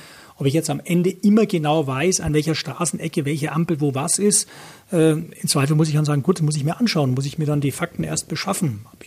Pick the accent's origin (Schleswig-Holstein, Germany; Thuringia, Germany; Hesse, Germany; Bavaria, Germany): Bavaria, Germany; Nuremberg; ich bin im Nürnberger Süden aufgewachsen.